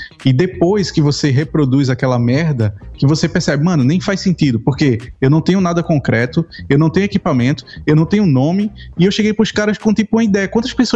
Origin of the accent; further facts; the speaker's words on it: Brazil; Porque você é português, eu sou brasileiro, eu vou falar coisa que vai ser engraçada.